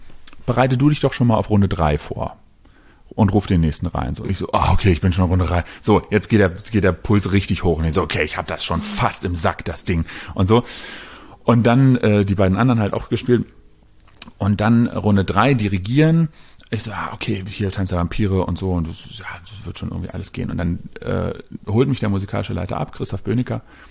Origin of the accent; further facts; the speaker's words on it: Berlin, Germany; ich bin ja Berliner und hier groß geworden